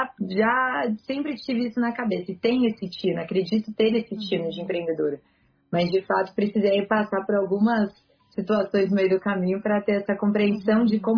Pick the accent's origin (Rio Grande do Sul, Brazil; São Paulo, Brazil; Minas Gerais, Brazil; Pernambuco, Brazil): São Paulo, Brazil; Campinas; na minha cidade, que eu sou de Campinas.